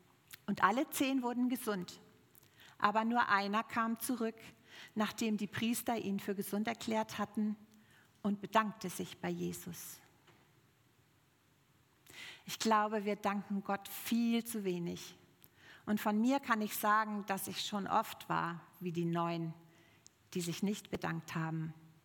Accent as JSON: {"language": "German", "region": "Hamburg", "country": "Germany", "tie": "born or raised there", "said": "ich überhaupt im Fichtelgebirge bleiben soll, nachdem mein Mann verstorben war, oder wegziehen, in meine Heimatstadt Hamburg zurückkehren."}